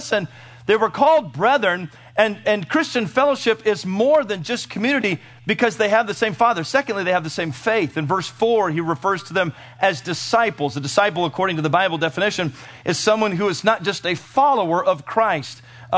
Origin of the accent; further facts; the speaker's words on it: United States; Because I'm an American and we don't ever say Abba.